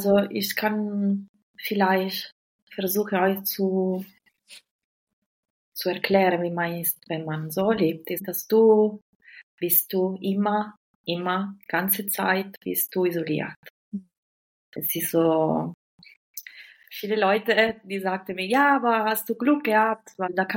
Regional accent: Italy; German is a second language; ich bin Italienerin.

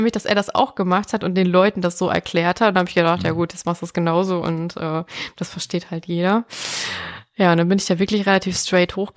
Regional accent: Eindhoven, North Brabant, Netherlands; also ich komme aus Eindhoven

